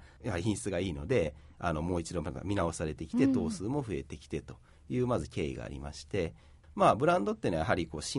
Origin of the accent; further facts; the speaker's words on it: Nara, Japan; でもまあ奈良の出身ですから、もともと子供の時に納豆食べて